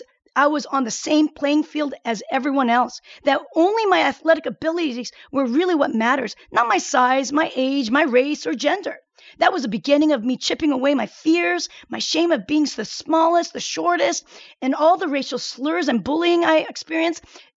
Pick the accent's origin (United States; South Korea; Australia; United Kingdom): South Korea; Seoul; I was born in Seoul, Korea in the early 60s, and I was one of the very few Korean kids who attended the Seoul American Elementary School.